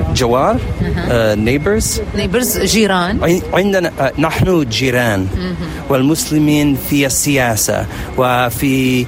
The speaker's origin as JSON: {"language": "Arabic", "country": "United States", "second_language": "Arabic", "said": "عندنا في أمريكا تنوع"}